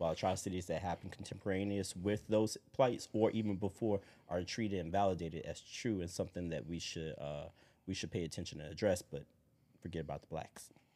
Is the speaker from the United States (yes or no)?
yes; Baton Rouge, Louisiana, United States; now in New Orleans, United States; Yeah, look, I'm from Baton Rouge. This is New Orleans. There's a lot of similarities between the two.